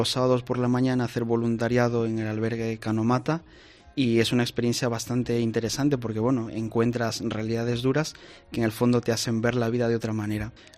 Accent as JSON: {"language": "Spanish", "town": "Chiclayo", "region": "Lambayeque", "country": "Peru", "said": "Soy de Chiclayo, del norte de Perú."}